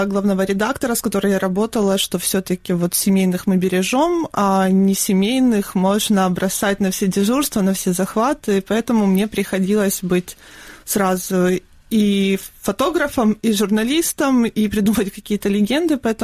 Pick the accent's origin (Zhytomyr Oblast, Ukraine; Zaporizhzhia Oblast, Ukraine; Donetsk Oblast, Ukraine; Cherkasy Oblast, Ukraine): Donetsk Oblast, Ukraine; Donetsk; Я сама из Донецка, и, собственно говоря, у меня это все на глазах начиналось.